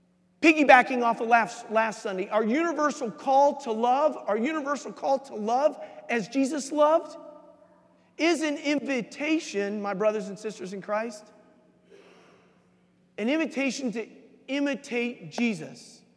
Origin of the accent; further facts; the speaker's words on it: Atlanta, Georgia, United States; Sorry, Panther fans. I grew up in Atlanta.